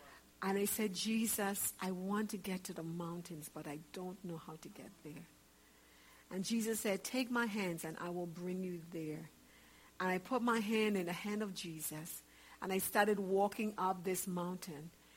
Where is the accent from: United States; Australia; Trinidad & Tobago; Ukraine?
Trinidad & Tobago; born there; So I was born in Trinidad.